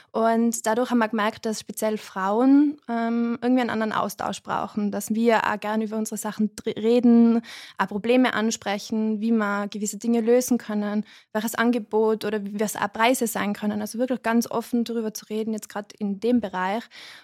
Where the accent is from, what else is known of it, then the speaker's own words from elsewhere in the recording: Innsbruck, Tyrol, Austria; ich bin 29, ich komme aus Innsbruck und wohne auch immer noch in Innsbruck. Ich komme ursprünglich aus einem Familienbetrieb, wir haben Konditoreien und Eisdielen im Raum Innsbruck